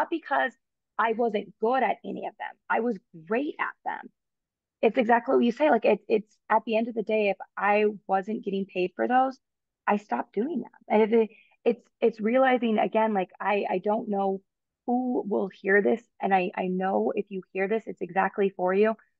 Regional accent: United States; born there; And I'm so grateful I was born in America

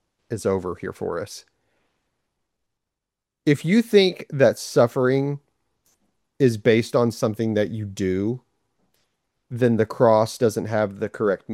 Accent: the South, United States; We're from the South, so that's how we talk.

